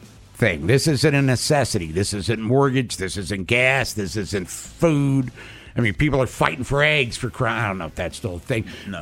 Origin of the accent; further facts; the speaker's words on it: Baltimore, Maryland, United States; fellow Baltimorean. Born and raised in Baltimore, grew up on Baltimore Street.